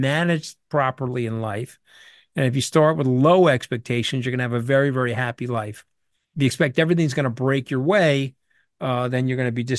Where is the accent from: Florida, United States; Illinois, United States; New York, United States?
New York, United States; I grew up on Long Island. My dad was a crane operator, so I lived in a blue-collar community.